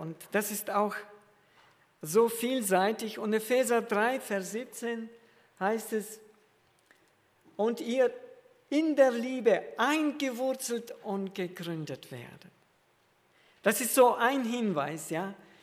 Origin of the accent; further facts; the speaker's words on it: Kazakhstan; Wir hatten 30 Weinstöcke früher, wo wir wohnten, in meiner Heimat in Kasachstan.